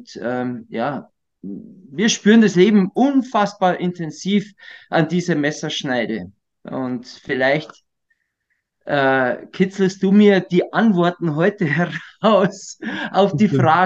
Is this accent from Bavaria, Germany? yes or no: yes; Palling, Bavaria, Germany; so sind wir wohlbehütet in Palling aufgewachsen und die Sehnsucht der Berge war permanent in uns